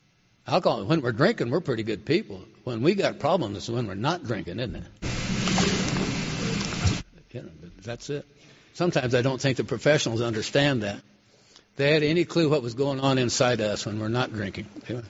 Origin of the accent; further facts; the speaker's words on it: Cheyenne, Wyoming, United States; this old detective that I had any number of acquaintances with growing up in Cheyenne is standing in there.